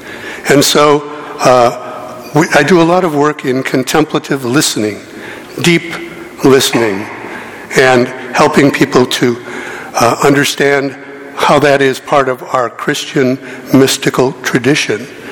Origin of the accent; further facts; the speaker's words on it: Chicago, Illinois, United States; I was born and raised here in Illinois. I should say Chicago, because some people say that's not really Illinois. So I went to school in Chicago.